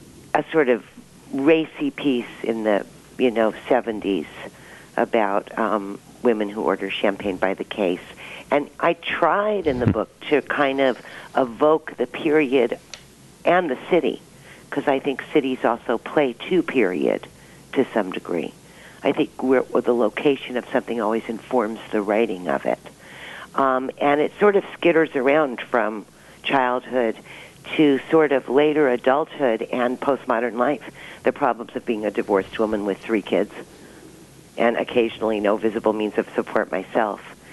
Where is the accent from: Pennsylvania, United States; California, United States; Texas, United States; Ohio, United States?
California, United States; Beverly Hills; born there; And my parents were New York playwrights who moved to California. So I was born in Beverly Hills and my oldest sister, Nora, was born in New York, as was Delia.